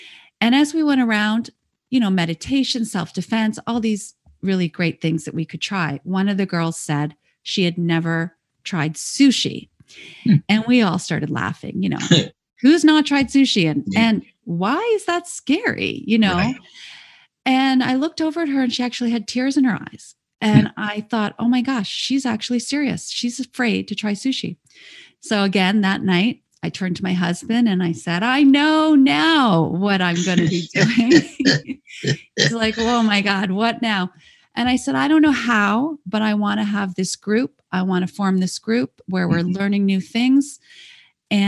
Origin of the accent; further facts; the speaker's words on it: Canada; I was very grateful for the life that I have and how I was raised in Canada.